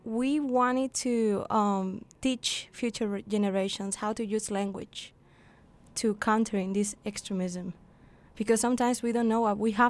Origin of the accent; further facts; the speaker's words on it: Spain; English is a second language; I'm original from Spain, and I think I see polarization every day, everywhere.